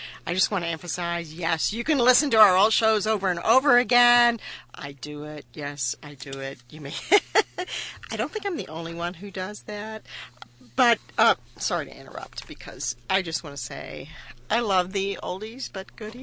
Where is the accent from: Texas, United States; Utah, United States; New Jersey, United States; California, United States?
Texas, United States; I haven't done that yet, although I grew up in Texas